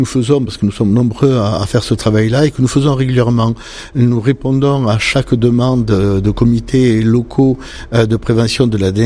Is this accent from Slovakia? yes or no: no; France; Nous sommes Français et nous savons toute la diversité de nos régions.